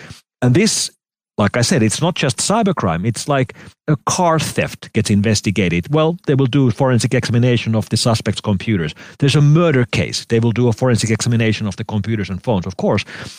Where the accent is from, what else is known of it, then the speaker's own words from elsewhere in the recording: Finland; here in my home country, which is tiny, we have 5 million people living in Finland.